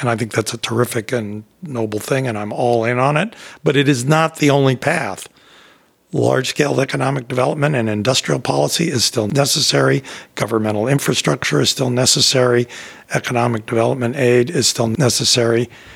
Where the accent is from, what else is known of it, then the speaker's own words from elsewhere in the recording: United States; the American government, which is the one I feel comfortable knowing about and criticizing because I'm an American.